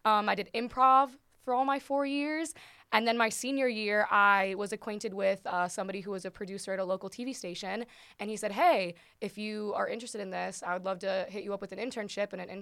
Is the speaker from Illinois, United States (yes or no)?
no; Perrysburg, Ohio, United States; also born or lived in Sylvania; I was born in Sylvania first, and then right before first grade, we moved to Perrysburg.